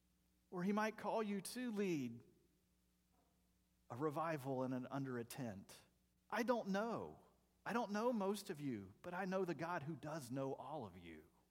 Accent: the South, United States; I'm from the South. If you're not sure what the word "y'all" is, that means everyone who drives past here.

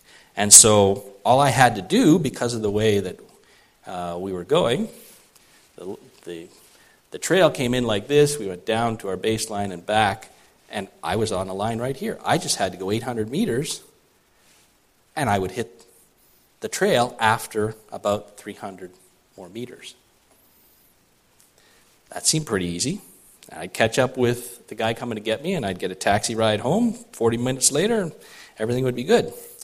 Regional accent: Canada; We're from Canada.

